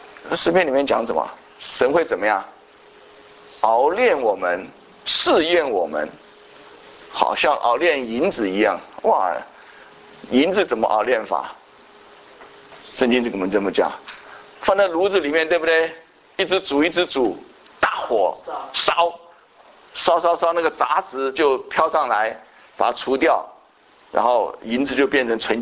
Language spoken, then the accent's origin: Chinese; Taiwan; 我们从台湾来的一定很熟哈